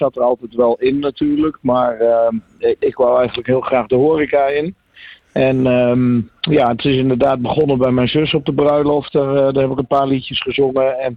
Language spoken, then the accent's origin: Dutch; Kampen, Overijssel, Netherlands; Nou, ik kom uit Kampen. Ik ben 45 jaar, inmiddels 28 jaar actief in de muziek.